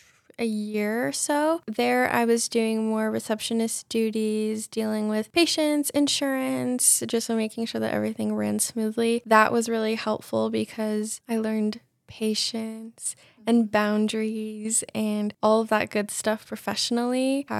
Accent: Albuquerque, New Mexico, United States; I am. Born and raised in Albuquerque. I have roots in Florida, New Orleans, and a bunch of other places, but I was born and raised here.

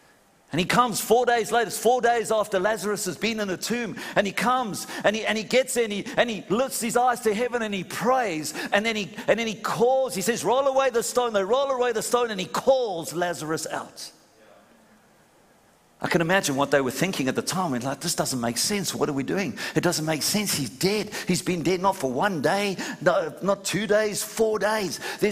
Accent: South Africa; also born or lived in England; now in Australia; I'm Aussie all the way. Yeah. I'm a bit of a mongrel because I was born in England, raised in South Africa, and now I'm Australian.

